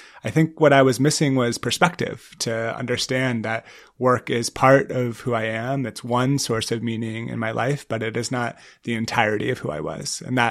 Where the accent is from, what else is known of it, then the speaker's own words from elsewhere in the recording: San Francisco, California, United States; moved back to my hometown of San Francisco.